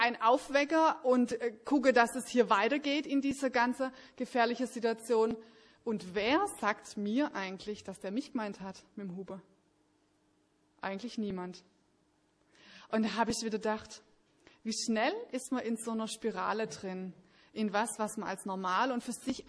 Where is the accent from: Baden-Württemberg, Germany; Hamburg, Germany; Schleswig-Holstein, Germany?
Baden-Württemberg, Germany; Schwäbisch Hall; Ich komme aus Schwäbisch Hall